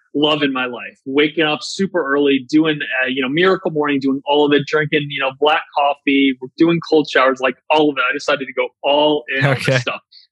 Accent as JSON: {"language": "English", "region": "Virginia", "country": "United States", "tie": "born or raised there", "said": "So I grew up in Northern Virginia on a farm."}